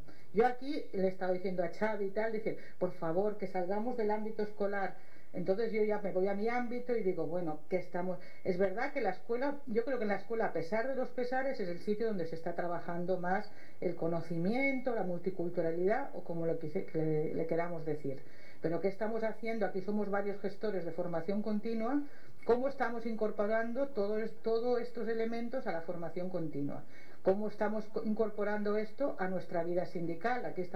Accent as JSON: {"language": "Spanish", "region": "Catalonia", "country": "Spain", "lives_now": "Madrid, Spain", "said": "soy maestra, soy mujer, soy catalana viviendo en Madrid"}